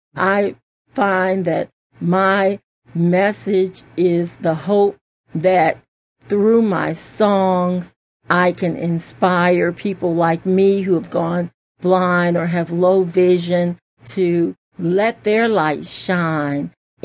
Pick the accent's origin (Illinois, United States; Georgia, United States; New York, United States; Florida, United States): Illinois, United States; Chicago; And I am actually from Chicago. That's where I was born and raised. Came to Virginia for school, VCU.